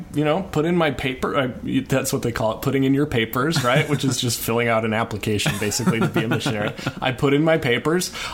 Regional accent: United States; As an American, you're just not completely used to just seeing boobs.

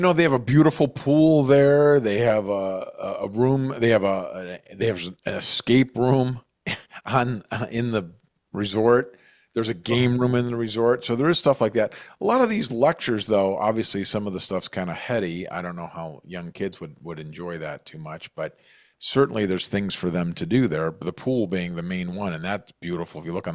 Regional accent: Cleveland, Ohio, United States; I'm from Cleveland

